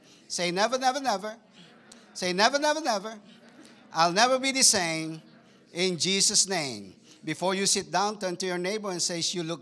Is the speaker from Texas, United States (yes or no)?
yes; Texas, United States; And I'm from Texas. That's what we do in Texas.